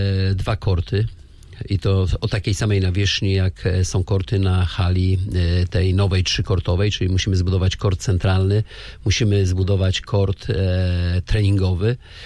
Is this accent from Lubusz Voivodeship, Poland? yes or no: yes; Zielona Góra, Lubusz Voivodeship, Poland; że z krwi i kości zielonogórzanin i kocham to miasto